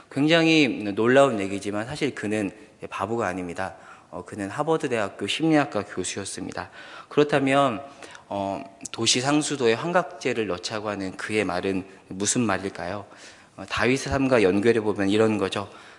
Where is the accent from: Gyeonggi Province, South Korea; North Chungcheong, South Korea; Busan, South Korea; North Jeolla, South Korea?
North Jeolla, South Korea; Gunsan; 저는 이제 고향이 전라북도 군산인데요.